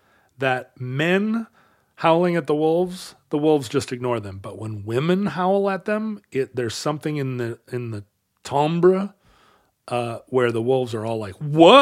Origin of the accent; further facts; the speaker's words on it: Alaska, United States; Growing up in Alaska